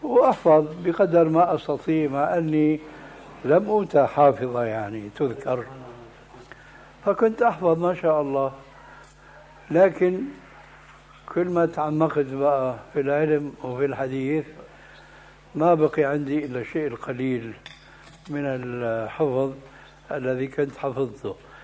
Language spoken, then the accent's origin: Arabic; Syria; النعل الصرارة موجودة، كانت إلى عهد قريب عندنا في سوريا للرجال.